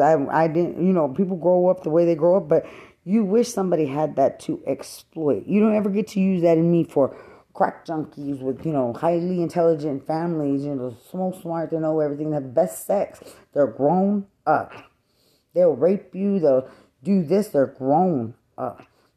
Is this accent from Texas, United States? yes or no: yes; Lubbock, Texas, United States; I'm just from Lubbock. There's nothing. I lived in a normal home, cotton fields, normal home, watermelons in the cotton fields